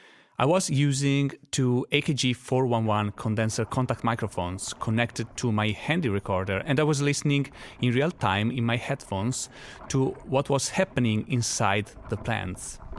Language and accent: English; Italy; I have to say, I grew up in Italy in a family where plants were a big part of our life